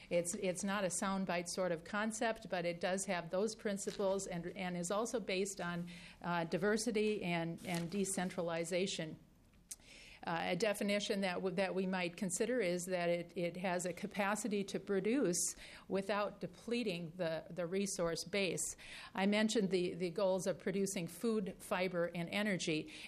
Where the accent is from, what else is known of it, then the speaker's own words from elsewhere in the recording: Minnesota, United States; I am a farmer from Western Minnesota. I'm a fifth-generation farmer.